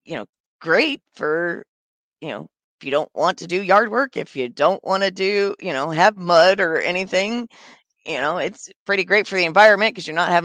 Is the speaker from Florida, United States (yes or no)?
no; Illinois, United States; moved away; No, I'm from Illinois originally, but I've been down here 26 years.